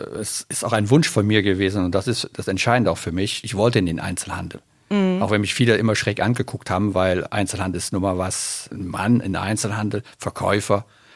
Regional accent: Düren, North Rhine-Westphalia, Germany; born there; now in Bonn, Germany; Also geboren bin ich in Düren, wohnhaft jetzt in Bonn-Castell, bin 63 Jahre alt

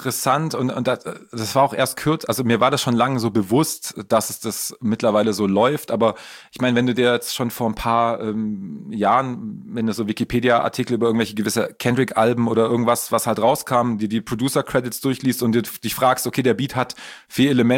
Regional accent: Baden-Württemberg, Germany; aus Heilbronn kommt, also eigentlich aus meiner Gegend, in der ich aufgewachsen bin

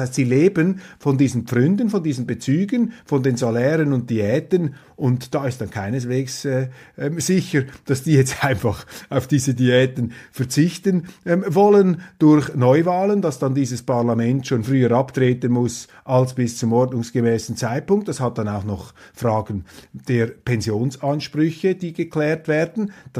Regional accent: Germany; Das ist uns einfach ein Sicherheitsrisiko, das wir als Deutsche nicht eingehen möchten.

